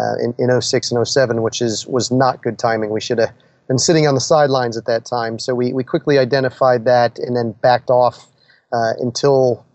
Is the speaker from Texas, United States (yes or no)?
no; New Jersey, United States; We grew up in New Jersey together, and then we started building businesses together.